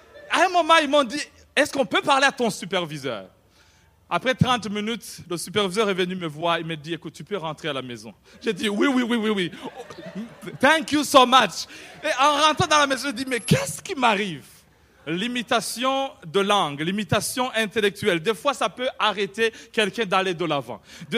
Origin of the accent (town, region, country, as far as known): Burundi; also born or lived in England